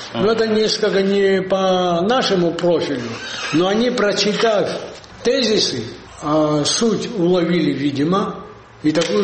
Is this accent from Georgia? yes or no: yes; Abkhazia, Georgia; И я один из Абхазии поехал.